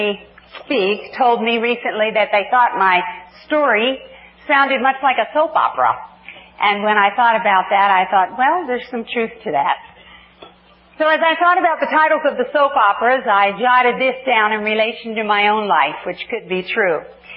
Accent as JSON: {"language": "English", "town": "Los Angeles", "region": "California", "country": "United States", "said": "I am from Los Angeles, so I'm sorry about that."}